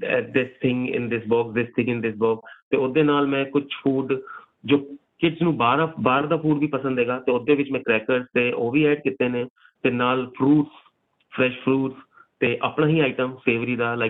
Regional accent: Uttar Pradesh, India; because ਮੈਂ UP ਤੋਂ belong ਕਰਦਾ, ਯੂਪੀ ਲਾਈਕ ਲਖਨਊ ਕੈਪੀਟਲ ਹੈਗੀ ਯੂਪੀ ਦੀ

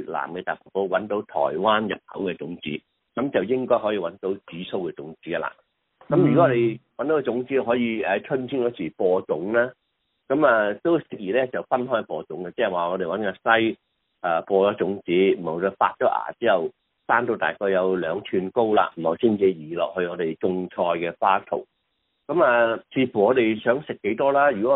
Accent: Guangdong, China; 其實個食譜咧，我哋廣東人咧其實就係真係好少見啊

